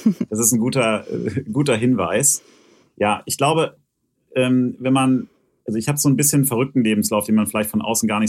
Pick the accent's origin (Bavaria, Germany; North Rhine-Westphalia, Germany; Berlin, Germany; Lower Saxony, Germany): Lower Saxony, Germany; Hanover; born there; Und ich komme ja gebürtig aus Hannover